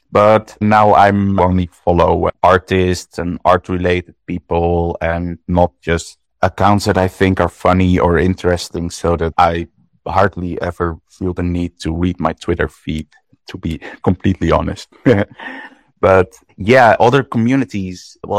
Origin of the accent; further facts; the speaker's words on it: Netherlands; I'm from the Netherlands.